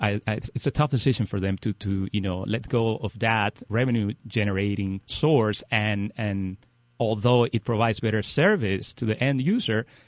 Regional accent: Colombia; No, actually, I'm originally from Colombia, but the past 15 years, I've spent my time working in Europe, South America, and the U.S.

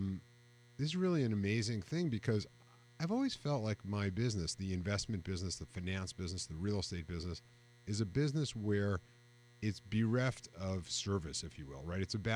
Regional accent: Yonkers, New York, United States; Yeah, look, I grew up in Yonkers, about a mile from the track.

